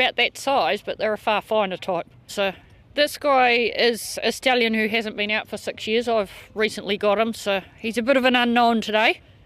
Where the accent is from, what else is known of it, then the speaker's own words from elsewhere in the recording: Waimate, Canterbury, New Zealand; from Waimati, and I've come down